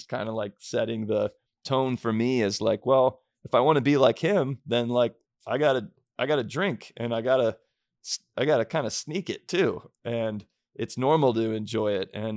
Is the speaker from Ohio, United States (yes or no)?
yes; Springfield, Ohio, United States; I grew up in Springfield, Ohio, which has been on the news lately a lot, which has been kind of crazy to hear my hometown on national television all the time.